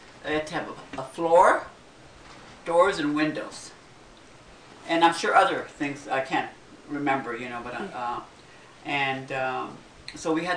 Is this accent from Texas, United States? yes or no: yes; El Paso, Texas, United States; I was born in El Paso.